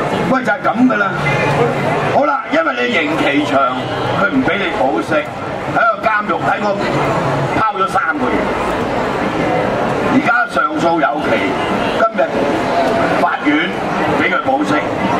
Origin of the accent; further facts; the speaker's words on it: Hong Kong; 佢點樣可以明白我哋香港人需要啲咩啫？